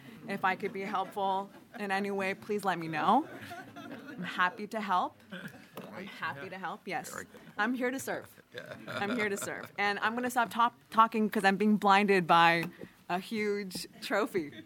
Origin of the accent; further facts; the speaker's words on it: Florida, United States; I was born and raised in Volusia County.